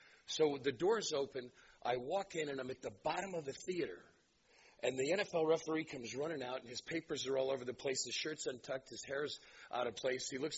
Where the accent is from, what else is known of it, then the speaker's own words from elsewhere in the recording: New York, United States; I'm from New York, so there's two chapters to cover.